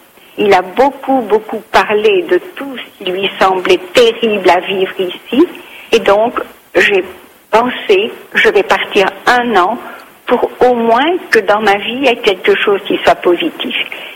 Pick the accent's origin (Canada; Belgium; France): Belgium; Liège, Wallonia; now in India; Je suis liégeoise et fière de l'être.